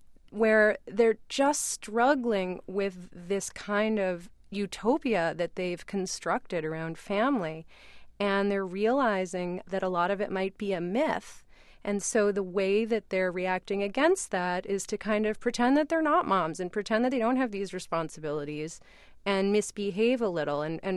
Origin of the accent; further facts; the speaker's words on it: Brooklyn, New York, United States; Because I'm a Brooklyn native. I grew up in Brooklyn Heights in the 70s and 80s, and that was not a place a lot of people wanted to live.